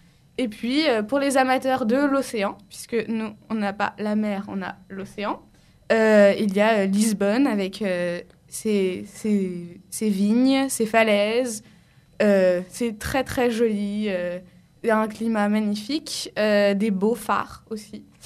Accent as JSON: {"language": "French", "country": "France", "said": "j'ai 16 ans, je suis française et portugaise. Et puisque je suis portugaise, je pars en vacances au Portugal tous les ans."}